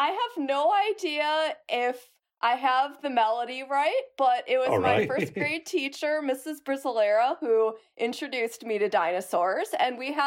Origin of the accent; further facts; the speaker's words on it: Chicago, Illinois, United States; I grew up in Chicago, and my parents were super supportive of my interests, and we had a family membership to the Field Museum and went all the time.